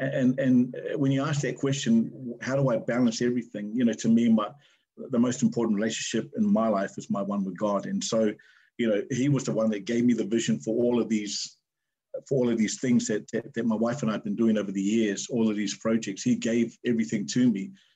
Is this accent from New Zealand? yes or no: yes; Wellington, New Zealand; know, I'm New Zealand born, so I was brought up in a different way. I had, you know, in Wellington, I grew up in Wellington